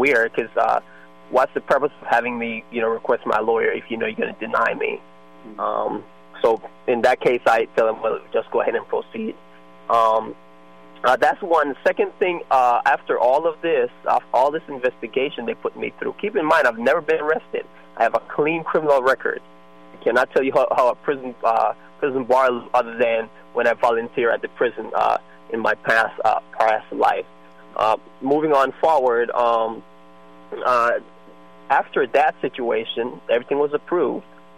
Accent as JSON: {"language": "English", "country": "Belize", "said": "I'm from Belize, which we all know is under the West Indies law."}